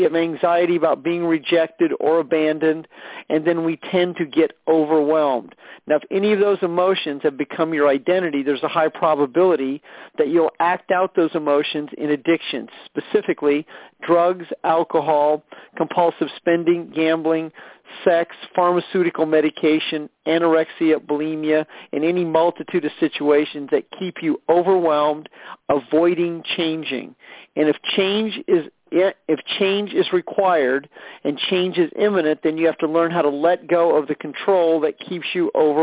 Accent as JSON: {"language": "English", "town": "Omaha", "region": "Nebraska", "country": "United States", "tie": "born or raised there", "said": "I grew up in the Kansas City, Omaha, Nebraska area, spent much time in the St. Louis, Missouri area myself."}